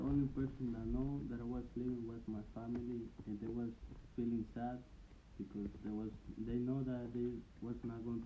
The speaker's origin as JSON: {"language": "English", "region": "Santiago", "country": "Dominican Republic", "tie": "born or raised there", "moved": "yes", "lives_now": "New York, United States", "said": "I grew up in Dominican Republic in Santiago."}